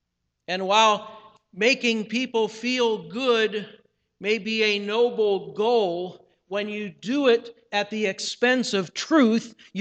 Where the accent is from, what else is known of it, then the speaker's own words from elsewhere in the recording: Akron, Ohio, United States; not far from where I grew up in Akron, Ohio.